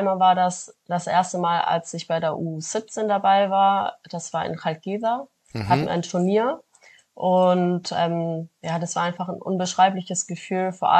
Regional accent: Germany; wir leben zwar hier in Deutschland, ich bin hier auch in Deutschland aufgewachsen und geboren

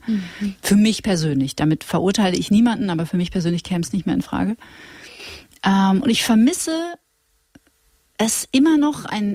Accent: Witten, North Rhine-Westphalia, Germany; Wir sind ja beide aus Nordrhein-Westfalen auch.

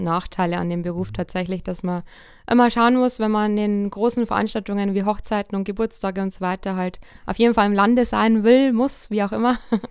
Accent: Sulzbach, Germany; Tatsächlich bin ich total in Sulzbach aufgewachsen, also wirklich Kleinstadt, aber ich war auch super viel bei meinen Großeltern als kleines Kind, die wohnen noch ländlicher, also am Stadtrand quasi. Ich war zwar jetzt auch mal 2 Jahre in München

